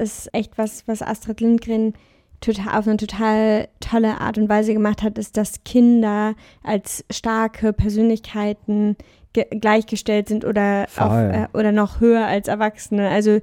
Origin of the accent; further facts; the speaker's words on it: North Rhine-Westphalia, Germany; ich bin im Vorbergischen aufgewachsen